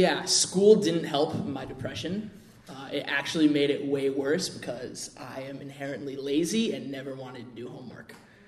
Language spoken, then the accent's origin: English; Connecticut, United States; born there; Anyways, I was born in Connecticut.